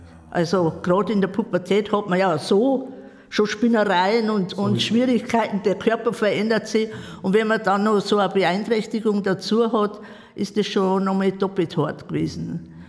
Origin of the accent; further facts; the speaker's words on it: Parkstetten, Bavaria, Germany; also born or lived in Straubing; geboren bin ich in Straubing, aufgewachsen in Parkstetten. Da bin ich auch in die Schule gegangen, habe 9 Jahre Grund- und Hauptschule hinter mich gebracht.